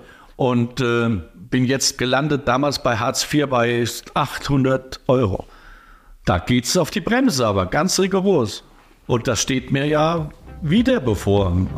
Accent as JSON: {"language": "German", "town": "Garbenheim", "region": "Hesse", "country": "Germany", "said": "ich war damals zu dem Zeitpunkt hier in Wetzlar und ich komme ja aus Garbenheim."}